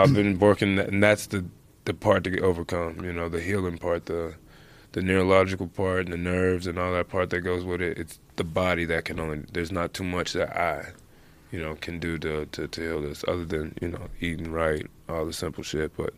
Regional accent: Cincinnati, Ohio, United States; I'm from Cincinnati, grew up wrestling.

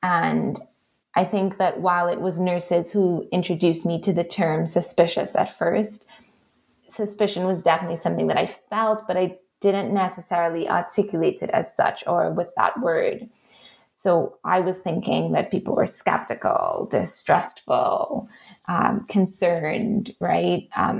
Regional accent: Trinidad & Tobago; accent: Trinidadian; because I was very naive going in to Barbados, thinking that with the way I looked as a Black woman with my Trinidadian accent, I would have an affinity of sorts with the Afro-Barbadians whom I was interviewing.

